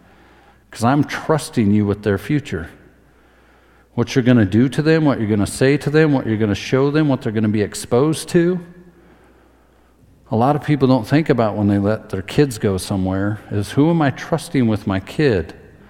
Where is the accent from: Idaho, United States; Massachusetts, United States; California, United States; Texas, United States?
Idaho, United States; I'm from North Idaho.